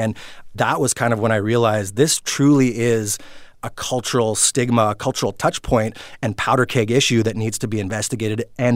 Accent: Vancouver, British Columbia, Canada; Loved to go see the Canucks here in my hometown.

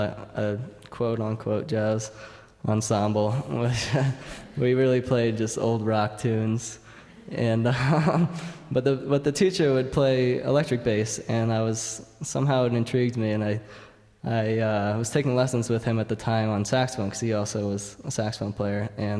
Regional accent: Massachusetts, United States; At first, when I was growing up, my parents would, we're from the Boston area, so we would go to Tanglewood often

